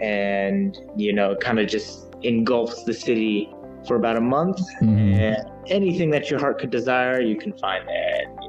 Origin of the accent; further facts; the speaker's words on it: Dallas, Texas, United States; Well, I was born and raised for my entire life in Dallas, Texas.